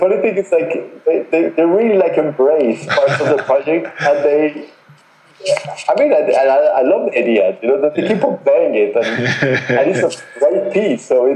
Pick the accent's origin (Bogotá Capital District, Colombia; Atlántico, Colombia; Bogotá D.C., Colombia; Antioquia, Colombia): Bogotá D.C., Colombia; Bogotá; English is a second language; because I'm from Bogota, I was born there, I know the city pretty well.